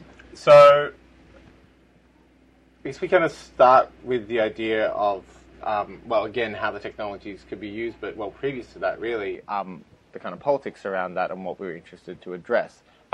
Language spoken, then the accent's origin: English; Australia; I'm speaking as the Australian on the team